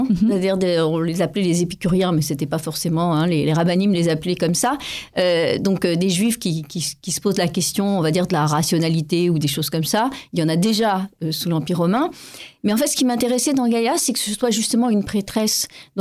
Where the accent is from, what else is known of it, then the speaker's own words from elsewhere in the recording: Paris, Île-de-France, France; born there; je me suis toujours vécue comme juive tunisienne, même si je suis née à Paris, puisque mes grands-parents faisaient des caparottes pour Kippour, etc. Ils avaient établi la Tunisie à Paris.